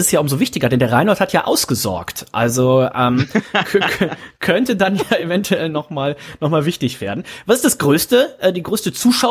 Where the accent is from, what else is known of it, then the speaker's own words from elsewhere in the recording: Leverkusen, North Rhine-Westphalia, Germany; Das ist meine Heimat.